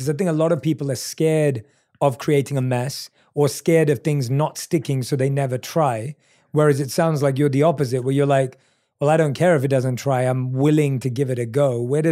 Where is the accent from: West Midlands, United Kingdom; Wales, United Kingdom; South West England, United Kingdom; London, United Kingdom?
London, United Kingdom; I'm from North London